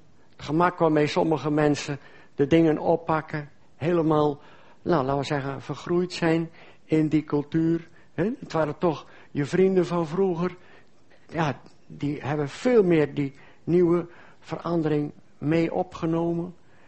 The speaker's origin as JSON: {"language": "Dutch", "country": "Netherlands", "moved": "as an adult", "said": "En dat is Nederland. Dat is mijn vaderland."}